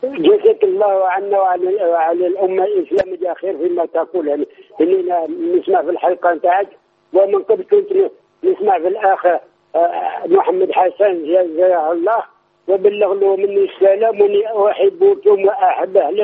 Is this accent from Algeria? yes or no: yes; Algeria; من الجزائر